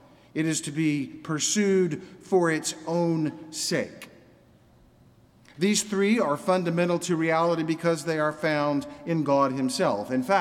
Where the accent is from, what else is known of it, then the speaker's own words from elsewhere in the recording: Orlando, Florida, United States; I remember growing up in Orlando. That was BD, before Disney. We lived in Orange County, and it was called that because there were 60,000 acres of orange groves under cultivation in that one county alone.